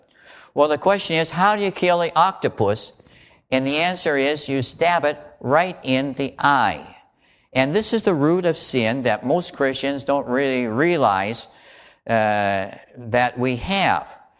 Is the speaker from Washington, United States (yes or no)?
yes; Renton, Washington, United States; I remember when I was 13 years old over in Renton. I grew up in Renton before my dad was transferred to the Navy Yard here.